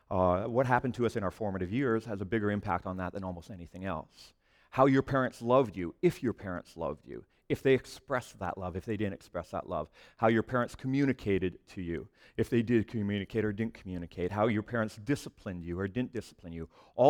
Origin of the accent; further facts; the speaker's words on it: Western Canada, Canada; I grew up in Western Canada.